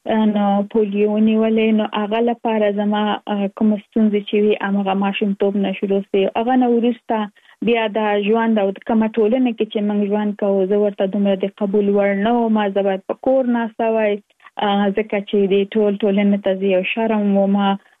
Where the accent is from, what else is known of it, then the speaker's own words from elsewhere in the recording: Kabul, Afghanistan; now in United States; زه اف کورس د افغانستان یم. په افغانستان کې زیږیدلې، کومریس تک مې په افغانستان په کابل کې تر سره کړې دي او وروسته لاغه تک مونږ ټول چې یو مسافر شوم په امریکا کې اوس په ورجینیا ایالت کې ژوند کوم.